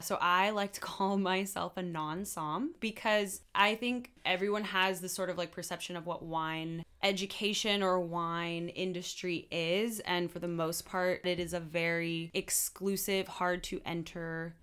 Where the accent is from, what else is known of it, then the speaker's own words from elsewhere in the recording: Pasadena, California, United States; And I'm originally from Pasadena.